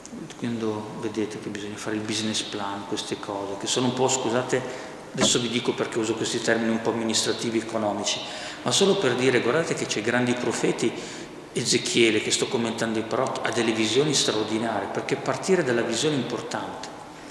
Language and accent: Italian; Milan, Lombardy, Italy; born there; Io sono nato a Milano